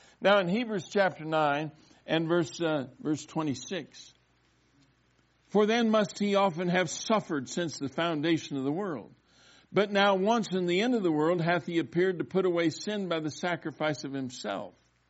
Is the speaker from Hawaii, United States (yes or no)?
no; Colorado, United States; I was born and raised in Colorado. This is the land of my nativity.